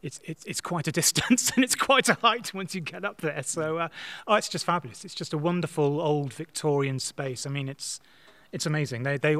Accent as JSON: {"language": "English", "town": "Northampton", "region": "East Midlands", "country": "United Kingdom", "said": "I'm also from Northampton"}